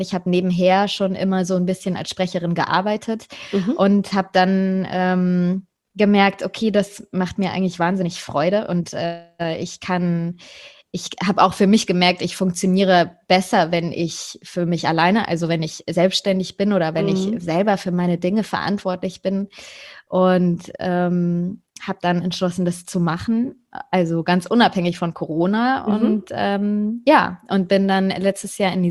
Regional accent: Bavaria, Germany; Nee, ich komme aus der Nähe von München.

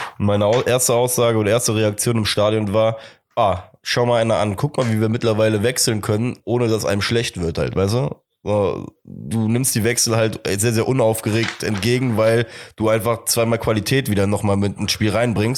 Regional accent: Cologne, North Rhine-Westphalia, Germany; Auch lustig, dass wir als Kölner innerhalb von 5 Jahren erstmal Belgrad einmal komplett durchkreuzen.

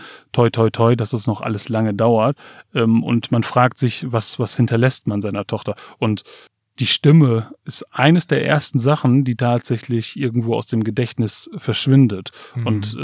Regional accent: Aurich, Lower Saxony, Germany; in der Jugend, in meiner Heimat, dann in meinem Fall Aurich aus Friesland, schön beschaulich.

